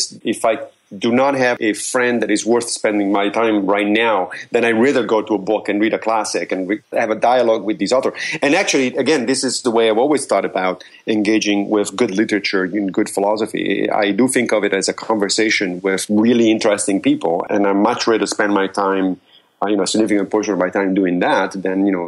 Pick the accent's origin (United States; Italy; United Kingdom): Italy; Rome, Lazio; First of all, I grew up in Rome.